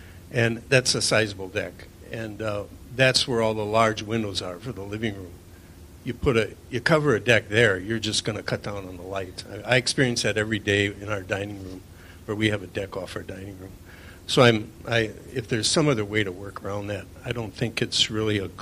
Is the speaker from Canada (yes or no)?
no; Wales, United Kingdom; And I come from Wales where there's a lot of space between the houses.